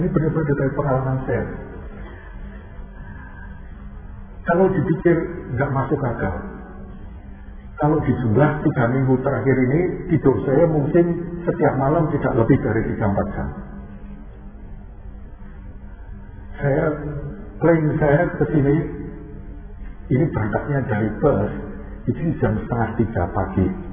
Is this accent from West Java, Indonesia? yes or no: no; Semarang, Central Java, Indonesia; Ini saya lahir di Semarang, dibesarkan sebagai orang Jawa.